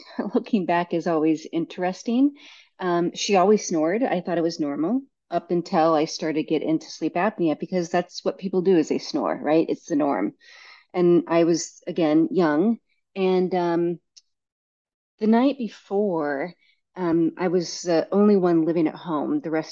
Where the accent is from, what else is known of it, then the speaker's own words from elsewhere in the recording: Arizona, United States; also born or lived in Seattle; I was born and raised in Arizona and moved to Seattle to go to college after my mom died